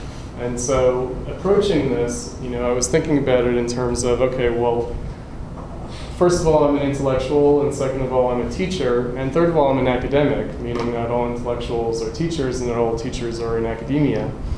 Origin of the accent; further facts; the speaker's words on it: New York, United States; And my own background, I'm from New York